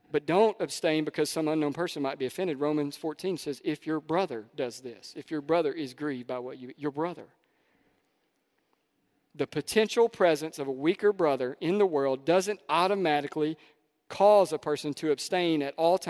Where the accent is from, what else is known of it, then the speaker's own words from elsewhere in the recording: Jemison, Alabama, United States; I grew up in Jemison, Alabama. Everybody knows where the Peach is, that's the county.